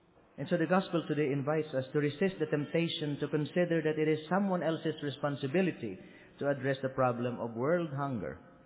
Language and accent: English; Philippines; That is a big problem also in my home country. In the Philippines